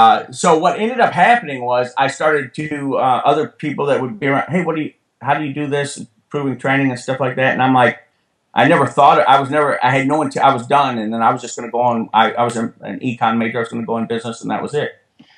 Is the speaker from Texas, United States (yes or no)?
no; Muskegon, Michigan, United States; I grew up in Muskegon, Michigan, you know, a couple hours from where you guys are at, in Ypsilanti.